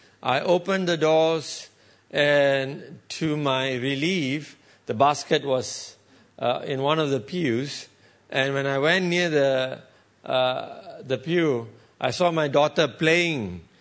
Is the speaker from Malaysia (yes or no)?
yes; Malaysia; I'm a proud Malaysian, and I will always be a proud Malaysian.